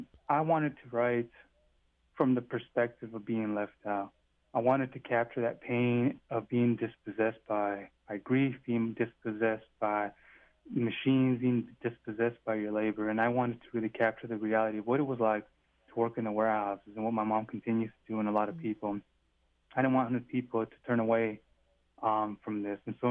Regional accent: Yakima, Washington, United States; Cascade Mountains in Washington State, where the sun shines roughly 300 days a year, is my desert, my hometown of Yakima.

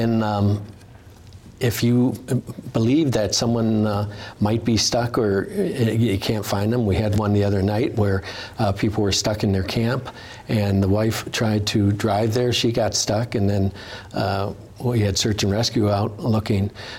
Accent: Detroit, Michigan, United States; and I'm from Detroit

